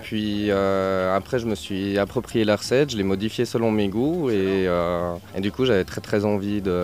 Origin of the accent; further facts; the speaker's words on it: Jura, Switzerland; je suis d'origine des Franches Montagnes, je suis né aussi dans le Jura mais dans la vallée.